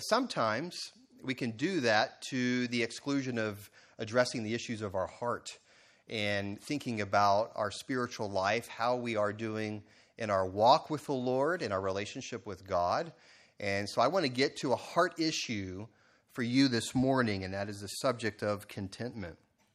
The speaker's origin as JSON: {"language": "English", "town": "Katy", "region": "Texas", "country": "United States", "tie": "born or raised there", "said": "When I went to school in California, I would tell people that I grew up in Katy, Texas, and they would always give me a really strange look."}